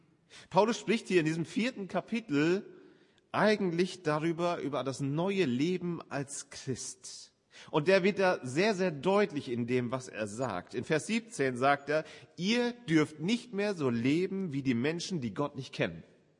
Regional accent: Northern Germany, Germany; Die Leuchttürme sind ja faszinierende Gebäude, sage ich als Norddeutscher sowieso.

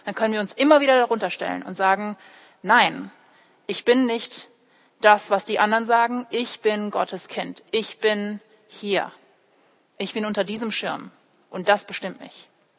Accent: Heidelberg, Baden-Württemberg, Germany; first language English; German is a second language; also born or lived in California, United States; ich bin in Heidelberg aufgewachsen. Ich bin sogar hier in die Gemeinde gegangen, in der FEG. Aber Heidelberg ist doch nicht meine Heimat. Ich bin hier doch nicht geboren. Ich bin in Amerika geboren, in Kalifornien. Englisch ist meine Muttersprache

